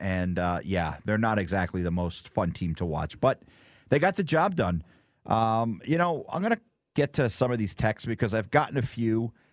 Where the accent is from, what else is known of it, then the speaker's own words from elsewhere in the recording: New Jersey, United States; Next in action Thursday in my home state of New Jersey against the New Jersey Devils, a team I grew up rooting for.